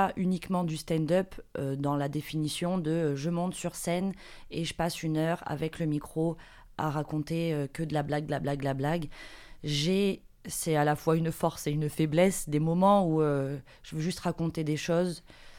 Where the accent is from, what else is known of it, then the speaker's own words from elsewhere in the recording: Marseille, Provence-Alpes-Côte d'Azur, France; je suis native de Marseille, oui, j'ai le droit.